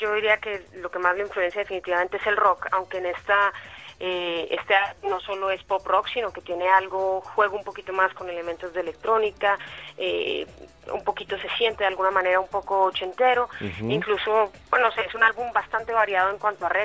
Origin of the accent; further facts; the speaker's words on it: Colombia; Mi carrera, aunque soy colombiana, empieza en Estados Unidos, en Miami.